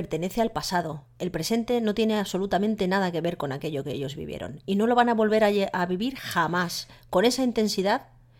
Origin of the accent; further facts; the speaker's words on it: Madrid, Community of Madrid, Spain; Soy del barrio del Pilar.